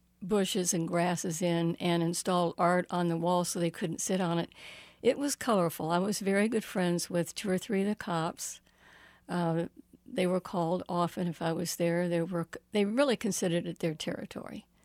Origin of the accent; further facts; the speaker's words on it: the South, United States; I grew up in the South. I'm very, very attached